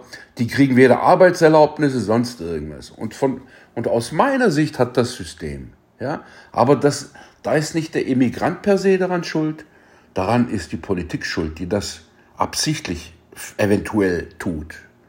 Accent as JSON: {"language": "German", "town": "Kirchheim unter Teck", "region": "Baden-Württemberg", "country": "Germany", "tie": "born or raised there", "said": "also ich bin ja hier geboren in Deutschland, um genau zu sagen, in Kirchheim-Teck, dass es auch mein Land ist. Ja, also ich bin hier geboren, ich kenne das ja nicht anders. Ich bin nicht in der Türkei geboren, ich bin kein Einwanderer, ich bin hier geboren."}